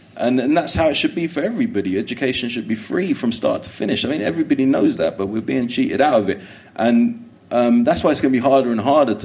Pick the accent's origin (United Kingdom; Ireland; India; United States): United Kingdom; Willesden, London; born there; I'm like, dude, I was born in Willesden. Like, where am I going? Where do you want me to go?